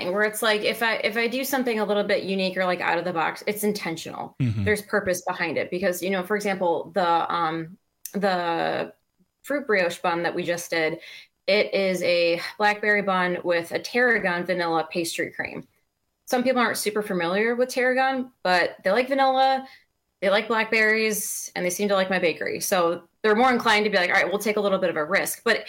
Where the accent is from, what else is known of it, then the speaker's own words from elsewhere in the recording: Chicago, Illinois, United States; Well, it's funny because I'm from Chicago, and so it's been kind of a unique shift where it's like, yeah, like we like butter and cheese in Chicago too.